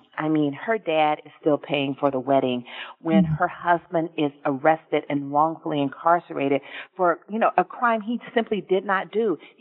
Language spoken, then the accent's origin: English; Atlanta, Georgia, United States; I feel that for me, at least, growing up in Atlanta and having a very large extended family, that mass incarceration is in the air.